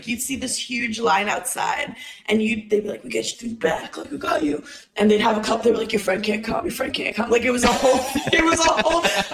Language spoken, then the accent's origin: English; Brooklyn, New York, United States; I'm from Brooklyn, New York.